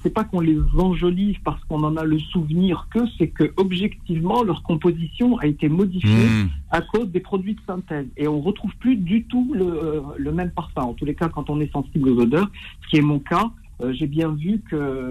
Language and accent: French; Algeria; moved away; je suis algérien et j'ai vécu en Algérie lorsque j'étais jeune